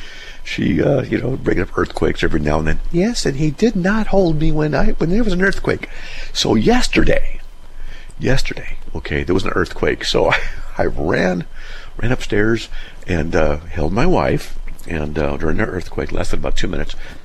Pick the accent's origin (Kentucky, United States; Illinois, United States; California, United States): California, United States; Now I'm from Southern California, and my wife and I are, you know, married down there in a whole bit.